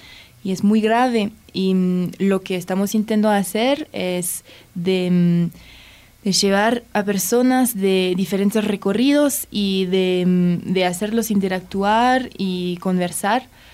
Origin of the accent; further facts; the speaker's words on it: Baltimore, Maryland, United States; Spanish is a second language; Yo vengo de Baltimore, y hay diferentes proyectos similares allá.